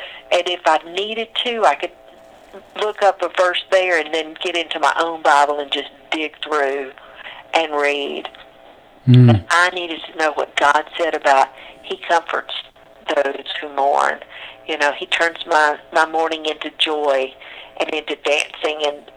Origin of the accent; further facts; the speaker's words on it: Texas, United States; I'm native Texan, so there you go.